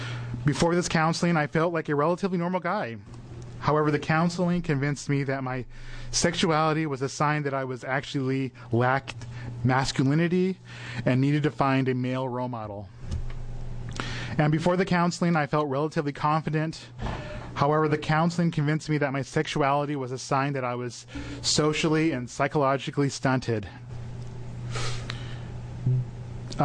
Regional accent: Portland, Oregon, United States; I was born and raised in Portland, where I still live.

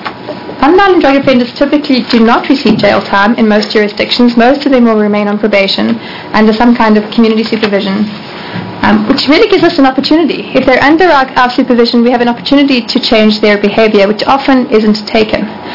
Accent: South Africa; accent: South African; my accent is South African, not Australian.

